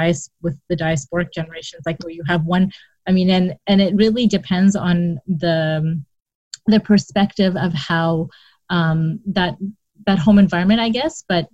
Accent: Kingston, Ontario, Canada; so I was born and raised in Canada, in Kingston, actually. My parents came from Bangladesh. But so the way that my parents' generation raised us is that we are Canadian. We are Muslim by faith

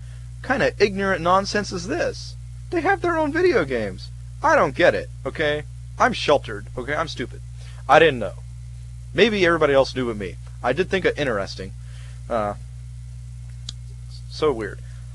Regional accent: California, United States; I'm naive, okay? I'm from the Bay Area. This is a multicultural, cosmopolitan area, okay?

